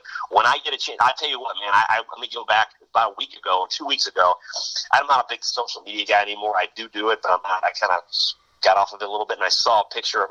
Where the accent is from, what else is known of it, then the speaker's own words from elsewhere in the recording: Lowell, Indiana, United States; I came in from Lowell, Indiana, and I was, you know, a scared kid